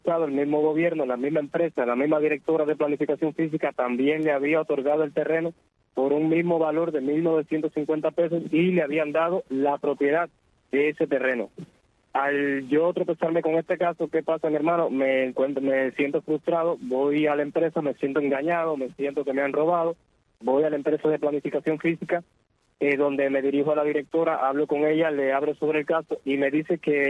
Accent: Baracoa, Guantánamo, Cuba; vivo acá en Baracoa, en Cuba. Tengo 2 niños chiquitos.

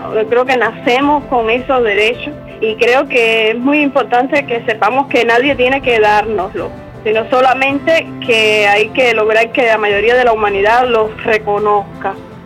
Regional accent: Minas del Río, Pinar del Río, Cuba; soy de Minas del Río, en Cuba.

